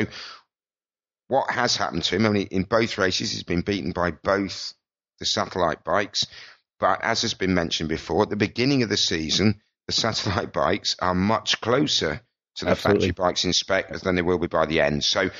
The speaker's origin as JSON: {"language": "English", "region": "England", "country": "United Kingdom", "said": "Now, for me, as an English person or a British person, that the only people who do that are Germans."}